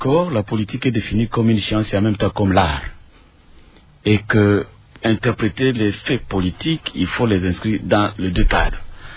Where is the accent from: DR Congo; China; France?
DR Congo; East; Je suis de l'Est.